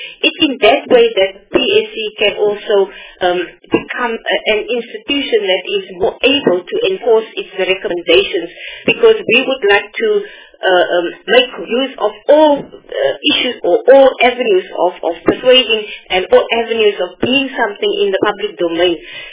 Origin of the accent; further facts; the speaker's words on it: Northern Cape, South Africa; All of us go to our provinces, I'm from the Northern Cape, and present to the various EAs or to EXCO